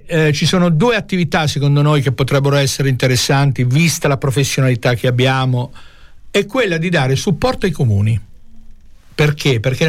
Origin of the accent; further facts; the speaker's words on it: Bologna, Emilia-Romagna, Italy; io ho avuto esperienza, vengo da Bologna